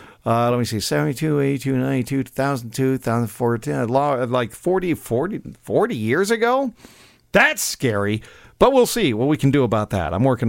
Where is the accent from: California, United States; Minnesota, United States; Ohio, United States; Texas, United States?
Minnesota, United States; Minneapolis; I grew up in Northeast Minneapolis, an area filled with a lot of polka music back when I was a kid.